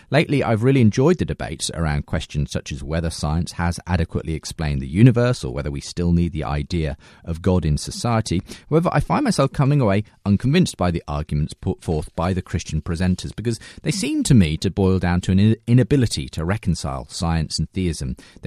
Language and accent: English; St. Louis, Missouri, United States; James Croft hails from my hometown of St. Louis, Missouri.